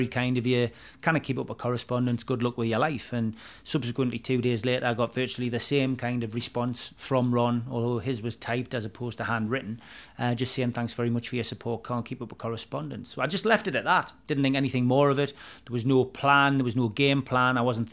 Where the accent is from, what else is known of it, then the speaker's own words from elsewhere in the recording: Gateshead, North East England, United Kingdom; Growing up in Gateshead with my mum and dad, sitting watching the television, having me tea